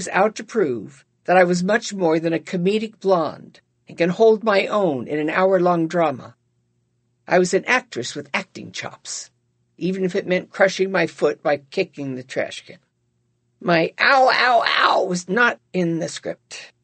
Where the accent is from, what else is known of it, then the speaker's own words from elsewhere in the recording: California, United States; As a Californian, I had always heard that New Yorkers didn't give a shit about anybody but themselves.